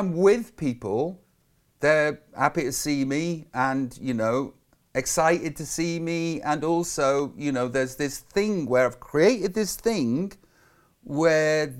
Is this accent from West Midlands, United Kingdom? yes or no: yes; Stoke-on-Trent, West Midlands, United Kingdom; I'm just from Tunstall in Stoke-on-Trent, fannying about.